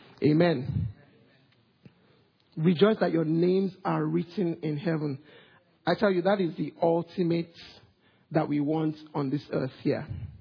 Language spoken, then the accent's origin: English; Nigeria; now in Australia; I grew up in Nigeria, for those of you who don't know